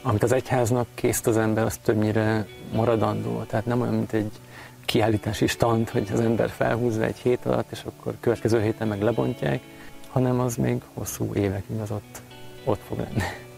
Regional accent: Dunakeszi, Pest, Hungary; Én dunakeszi lakos vagyok, ott születtem, ott nőttem fel

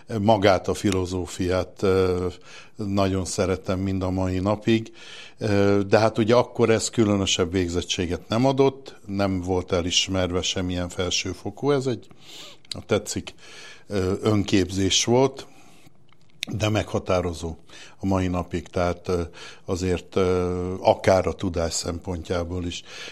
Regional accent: Erdőkürt, Nógrád, Hungary; Én egy olyan faluból származom, ahol akkoriban 7-800-an laktunk Erdőkürtön, ma pedig már 500-an sem, 400-valahányan

